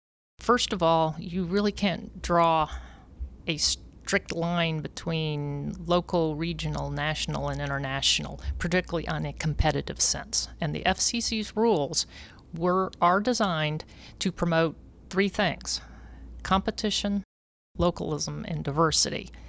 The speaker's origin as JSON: {"language": "English", "town": "Jefferson City", "region": "Missouri", "country": "United States", "tie": "born or raised there", "said": "Because your local TV station in, say, my hometown, Jefferson City, Missouri, it is certainly hurt"}